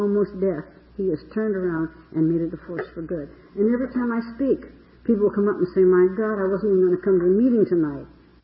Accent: Reno, Nevada, United States; And so in Reno, my hometown is in Reno. I was born and raised there.

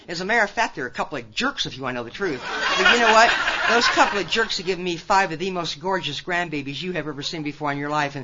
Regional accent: Lincoln, Nebraska, United States; I grew up in Lincoln, Nebraska. You guys, I have came from a wonderful home in Lincoln, Nebraska

